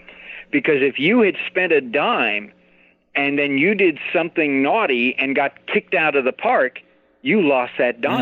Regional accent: Glendale, California, United States; There's one article where I'm talking about growing up in Glendale, California with my two brothers

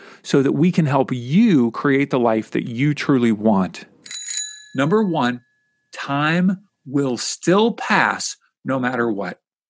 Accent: Kentucky, United States; He started Kentucky Fried Chicken, my home state where I grew up, at 62 years old.

